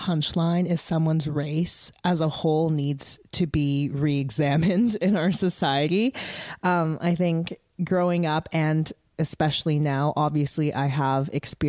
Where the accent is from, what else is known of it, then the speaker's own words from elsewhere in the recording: Canada; growing up in Canada